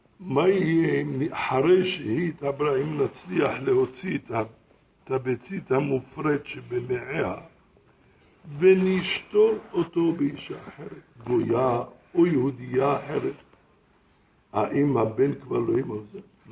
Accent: Casablanca, Casablanca-Settat, Morocco; now in Israel; אני עוד זוכר כשהייתי ילד קטן, פעם הלכתי בקזבלנקה, איפה שנולדתי

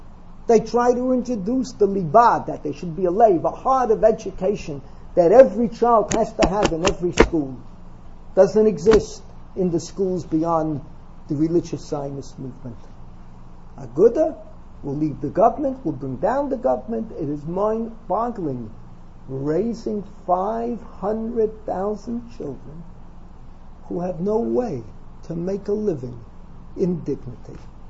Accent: New York City, New York, United States; I grew up with … in the Bronx

